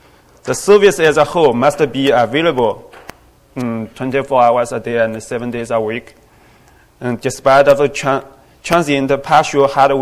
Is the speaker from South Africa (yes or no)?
no; China; I'm from China.